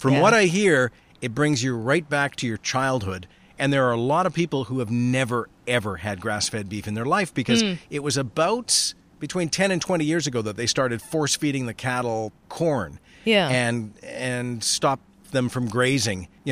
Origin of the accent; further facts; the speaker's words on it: Alberta, Canada; I grew up in Alberta.